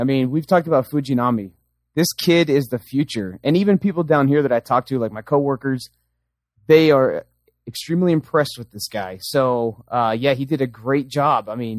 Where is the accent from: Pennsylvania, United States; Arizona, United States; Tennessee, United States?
Pennsylvania, United States; I'm from Southwestern PA